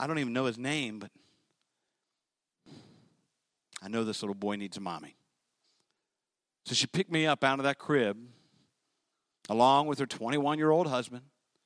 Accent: Maryland, United States; born there; as soon as I was born, I was placed immediately into the care of an orphanage in Western Maryland.

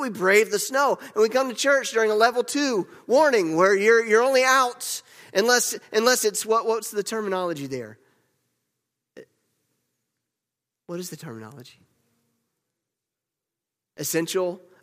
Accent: the South, United States; I come from the South.

